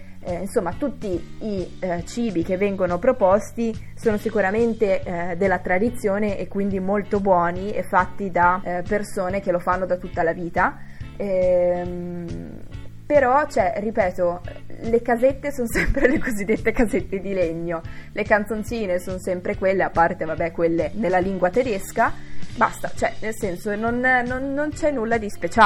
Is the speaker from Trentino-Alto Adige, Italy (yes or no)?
yes; Bolzano, Trentino-Alto Adige, Italy; sono di Bolzano